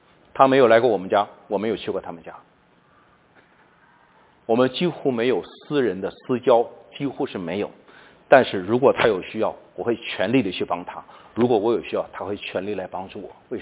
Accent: China; 我经常说我们中国人呢不太行

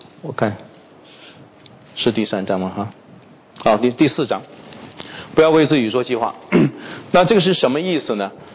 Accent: China; 我们中国人讲的好为人师，这个还不是随便讲的

